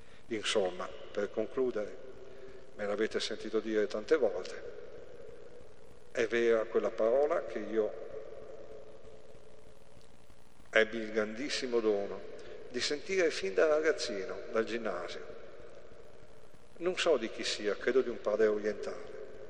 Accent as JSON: {"language": "Italian", "region": "northern Italy", "country": "Italy", "said": "né io né Donato siamo romani. Io ovviamente sono del nord."}